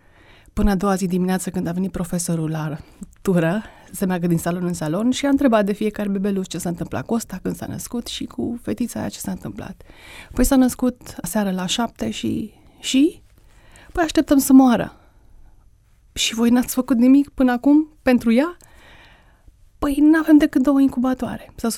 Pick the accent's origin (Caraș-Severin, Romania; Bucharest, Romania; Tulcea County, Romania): Bucharest, Romania; born there; M-am născut în București